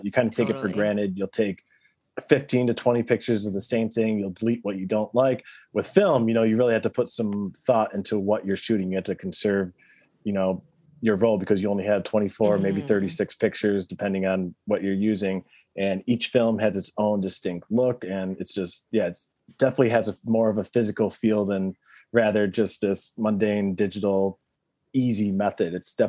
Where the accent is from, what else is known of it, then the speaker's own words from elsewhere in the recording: Buffalo, New York, United States; I'm from Buffalo, New York.